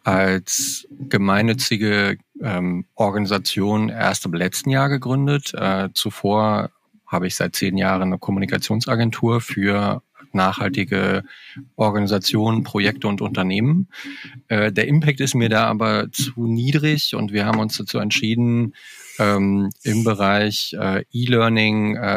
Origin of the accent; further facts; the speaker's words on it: Germany; born there; geboren in der DDR, den Mauerfall sehr aktiv miterlebt, dadurch, dass wir am 10. November von Ost nach West gewechselt sind.